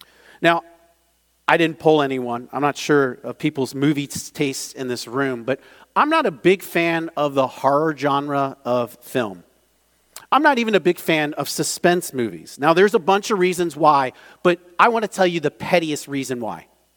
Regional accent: Maryland, United States; Now, I grew up in Maryland up north, so I'm going to try being southern for a moment.

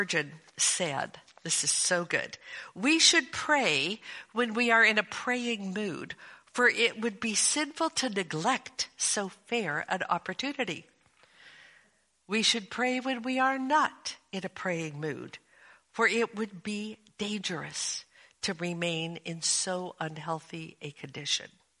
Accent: Portland, Oregon, United States; Many years ago, we lived in Portland, Oregon, my hometown.

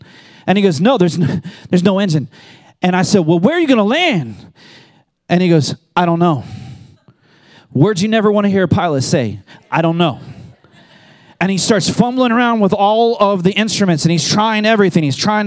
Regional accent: Washington, United States; I've been in a lot of small planes since I was raised in the San Juan Islands, one of the major modes of transportation to get around the islands.

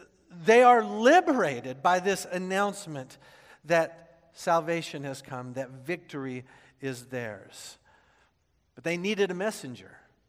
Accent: Oklahoma City, Oklahoma, United States; I'm from Oklahoma City. The airport in Oklahoma City, Will Rogers Airport, is named after a guy who died in a plane crash.

